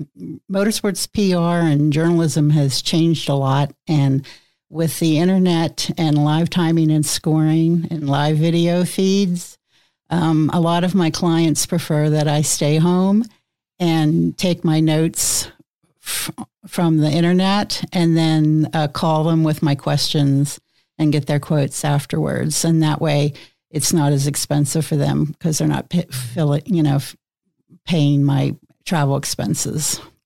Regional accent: Pennsylvania, United States; Pennsylvania.

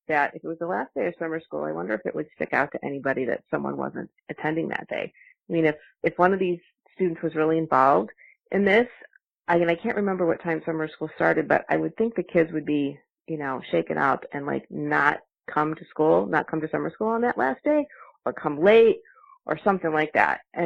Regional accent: Michigan City, Indiana, United States; I grew up in Michigan City, Indiana, close to you.

